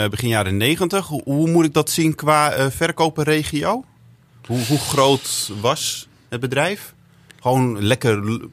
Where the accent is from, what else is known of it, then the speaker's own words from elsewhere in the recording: Zwaag, North Holland, Netherlands; born there; Nou, ik ben zelf ook geboren in Zwaag.